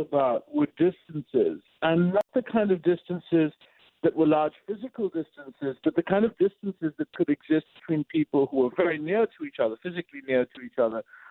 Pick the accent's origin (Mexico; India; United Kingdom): India; Delhi; now in United States; As an anglicized Indian growing up in Delhi, the city hadn't existed for me at all.